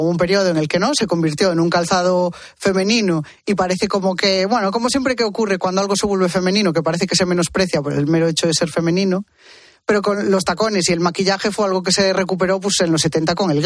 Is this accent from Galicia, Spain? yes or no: yes; Galicia, Spain; Y soy gallega.